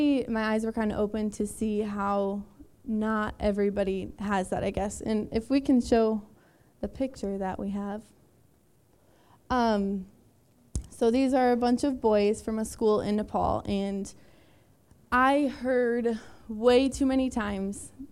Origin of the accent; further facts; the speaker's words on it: Madison, United States; I am originally from Madison, and I attended Living Hope Wesleyan Church from about middle school up until I graduated and left for college